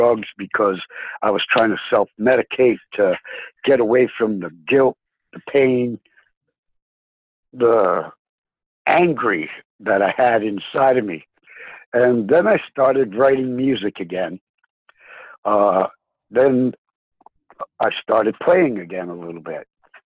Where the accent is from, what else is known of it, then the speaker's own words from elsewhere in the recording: Rhode Island, United States; also born or lived in California; And then we moved back from California to New England, basically Rhode Island, where I grew up.